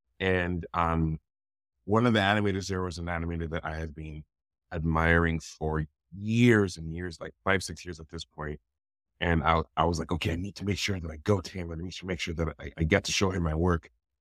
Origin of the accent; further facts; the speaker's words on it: Scotland, United Kingdom; also born or lived in Nigeria; now in Canada; I was actually born in Nigeria, so I have a Nigerian passport as well. And then I grew up in Scotland, the northeast of Scotland. And so I have my British passport. And then when I moved to Canada